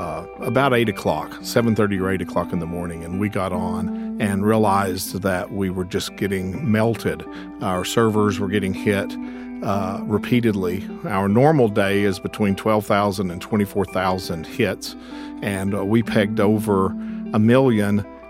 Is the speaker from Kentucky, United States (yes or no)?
yes; Harlan, Kentucky, United States; also born or lived in New York / California; I've lived in New York and California and different places, so some of that is gone. But I'm from Harlan, so there's a certain level of me that's not going to change.